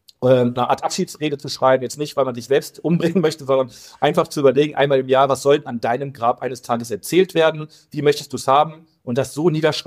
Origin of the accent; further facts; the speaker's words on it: North Rhine-Westphalia, Germany; jetzt komme ich aus dem Rheinland, da sind wir alle mal ein bisschen lockerer mit der Zunge unterwegs